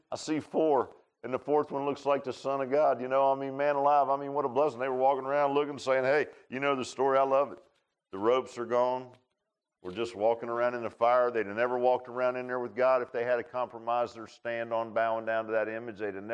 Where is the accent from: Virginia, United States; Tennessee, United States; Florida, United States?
Virginia, United States; Virginia Beach; and I grew up in Virginia Beach. Now, we didn't have whippoorwills in Virginia Beach.